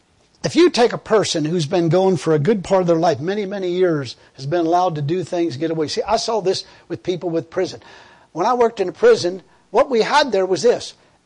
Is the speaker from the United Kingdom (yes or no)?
no; United States; I'm an American.